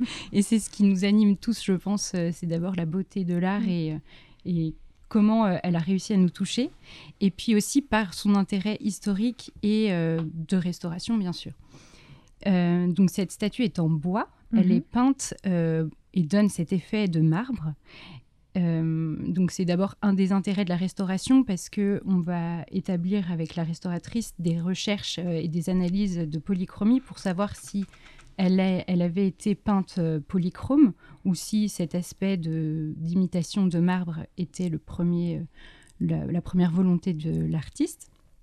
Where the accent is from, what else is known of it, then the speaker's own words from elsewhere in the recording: Paris, Île-de-France, France; Et voilà, on est parisienne, on prépare le concours.